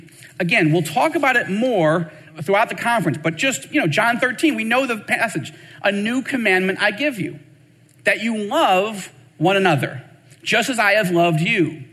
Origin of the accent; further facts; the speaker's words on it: Syracuse, New York, United States; also born or lived in Rochester; now in Southern California, United States; Where I grew up in Syracuse and Rochester, New York, we didn't understand that passage.